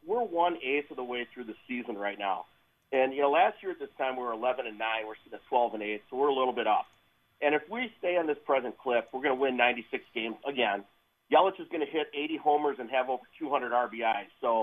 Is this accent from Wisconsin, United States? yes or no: yes; Wisconsin, United States; I just want to say, you know, we're from Wisconsin.